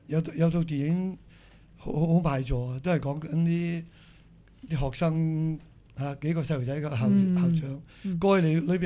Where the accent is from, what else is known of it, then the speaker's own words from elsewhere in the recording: Macau; 去作出我哋澳門人應該做嘅嘢